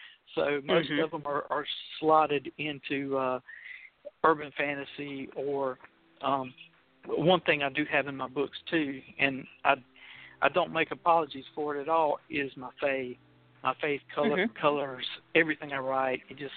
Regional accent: Georgia, United States; I grew up in a county that was named after the president of the Confederacy. I grew up in Jeff Davis County in Georgia, I really never knew how Southern I was until I joined the military

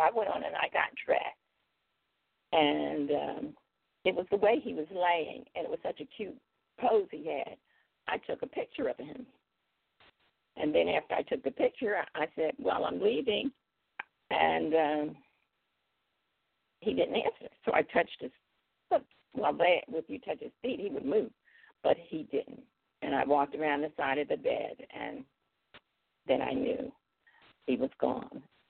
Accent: Philadelphia, Pennsylvania, United States; moved away as an adult; now in Maryland, United States; And although I was born and raised in Philadelphia for the last 35 years, I've been living in Maryland.

